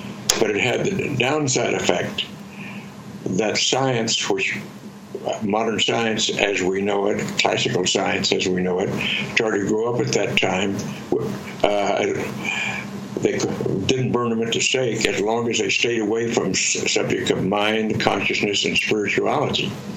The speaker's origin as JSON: {"language": "English", "town": "Roswell", "region": "New Mexico", "country": "United States", "tie": "born or raised there", "said": "I grew up in Roswell, New Mexico, where the so famous Roswell incident took place in 1947."}